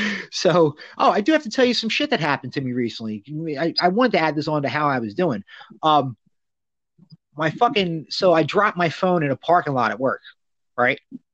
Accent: New Jersey, United States; Look, man, I'm 42 years old. I grew up in South Jersey.

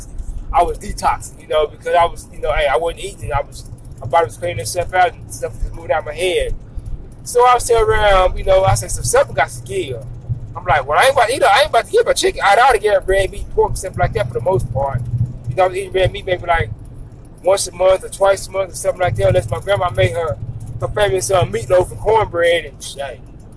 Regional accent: Waco, Texas, United States; because I'm from Waco, Texas, and where I'm from

